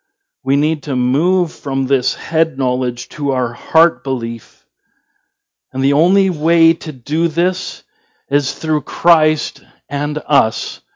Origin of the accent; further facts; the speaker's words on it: Canada; because we are Canadian and we're reserved.